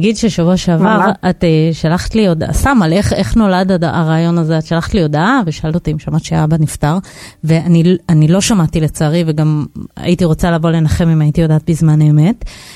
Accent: Bnei Brak, Tel Aviv District, Israel; אני רק אגיד, מאירה, שאנחנו גדלנו ביחד בבני, הרבה בני ברק היום בתוכנית

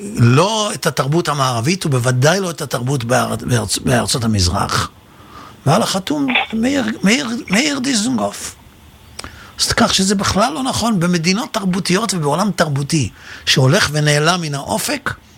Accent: Netanya, Central District, Israel; now in Jerusalem, Israel; קודם כל, אני גדלתי בנתניה. ובעיר הזאת כל הרחובות היו פתוחים לתנועה בשבת.

